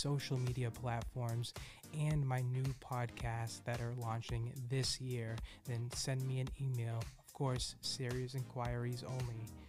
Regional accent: Boston, Massachusetts, United States; I'm from Boston.

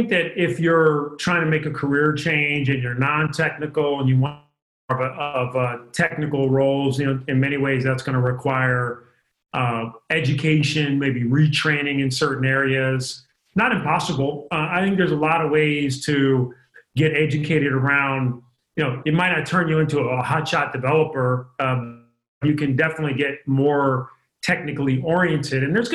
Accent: Cleveland, Ohio, United States; now in San Francisco Bay Area, United States; I love being in the Bay Area. I grew up in Cleveland

